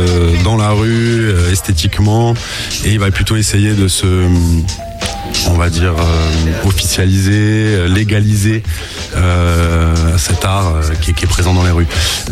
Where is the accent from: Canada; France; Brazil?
France; Montpellier, Occitanie; On on était sur la région de Montpellier, parce que je suis issu de, originaire de Montpellier.